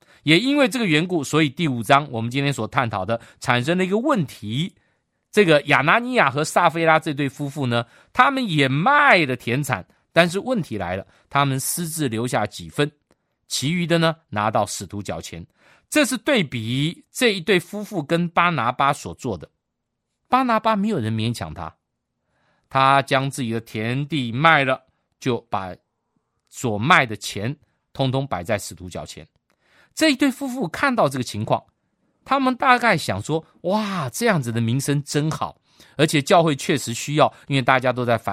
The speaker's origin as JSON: {"language": "Chinese", "country": "China", "said": "不像我们中国人有一个姓氏在那里，姓张啊、姓李啊、姓王的。"}